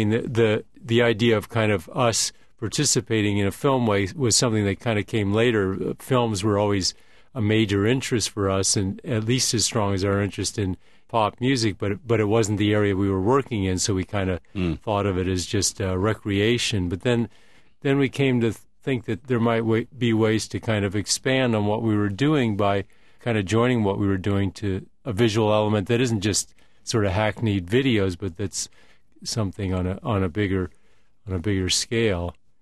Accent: Los Angeles, California, United States; And I think that's why, even though we're from Los Angeles, we never kind of connected with Los Angeles bands

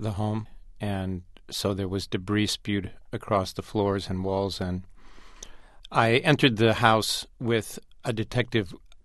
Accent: United States; It's my home. I'm an American.

